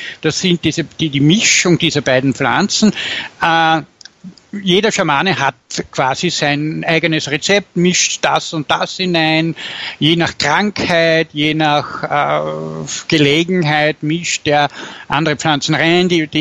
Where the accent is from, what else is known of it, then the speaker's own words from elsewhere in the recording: Linz, Upper Austria, Austria; bin aus Linz